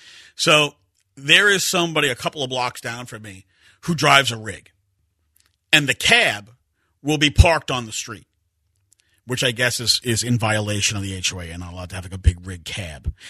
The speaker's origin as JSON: {"language": "English", "region": "New York", "country": "United States", "said": "I guess because I'm from New York"}